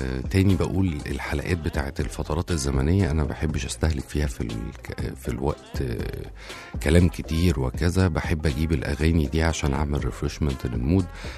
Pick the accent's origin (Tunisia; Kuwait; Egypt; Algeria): Egypt; وكنا إحنا كمصريين